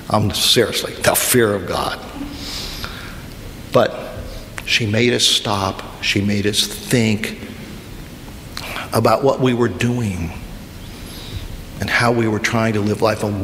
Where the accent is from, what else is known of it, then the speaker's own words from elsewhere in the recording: Indiana, United States; When I was growing up in Indiana, my dad was a pastor.